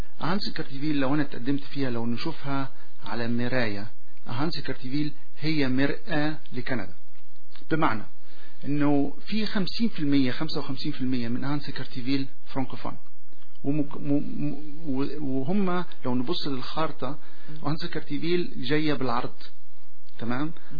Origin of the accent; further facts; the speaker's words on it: Quebec, Canada; انا كيبيكي كندي، فخور باصلي، ان امي من الشام وابويا من القدس، لكن بنشوف اليوم أنا مين. اليوم أنا فخور أني كيبيكوا، وفخور أني كندي،